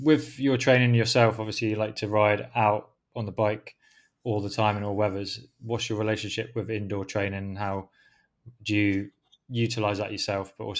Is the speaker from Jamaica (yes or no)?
no; South West England, United Kingdom; now in London, United Kingdom; I live in London. I've kind of gone the opposite way to you, where I'm from Devon myself and moved to London.